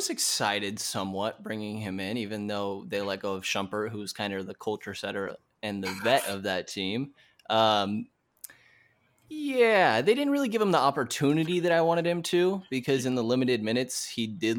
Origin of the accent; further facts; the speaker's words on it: California, United States; I'm originally from the Bay Area